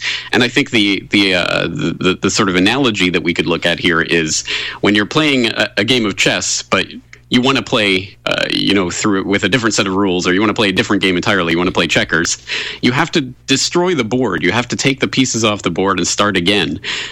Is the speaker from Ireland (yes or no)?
no; Canada; I'm an expat from Canada, not the United States.